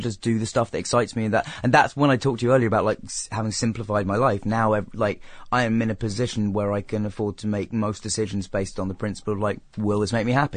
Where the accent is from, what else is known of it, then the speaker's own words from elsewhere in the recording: England, United Kingdom; Okay, well, I mean, being English, obviously the original Office.